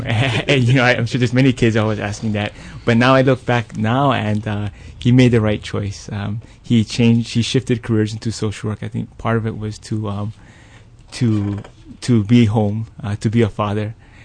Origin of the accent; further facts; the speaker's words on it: Waianae, Hawaii, United States; I think it's similar to where when I grew up in Waianae, you know, I thought it was just like any other place until I went to Iolani.